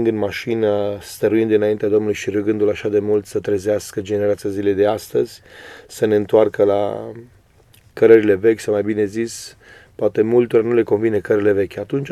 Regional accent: Câmpul Mușii, Argeș, Romania; born there; M-am născut în Câmpul Muști al județul Argeș, într-o familie de 5 copii, eu fiind al patrulea, părinții mei oameni credincioși

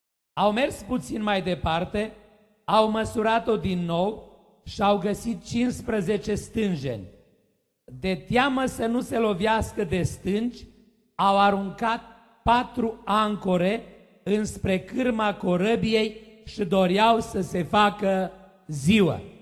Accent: Șerpeuș, Romania; vin de la Șerpeuș, o localitate de frați romi din Banat, din zona Ardealului, între Arad și Oradea.

